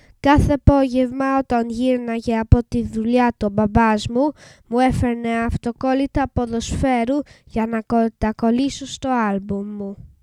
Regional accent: United Kingdom; Greek is a second language; είμαι Άγγλος και είμαι 11 χρονών. Η μαμά μου όμως είναι Ελληνίδα

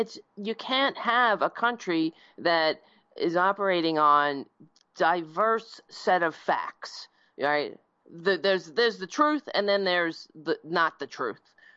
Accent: Staten Island, New York, United States; I grew up on Staten Island. So Staten Island is the outlier here. That is the only borough that voted for Trump.

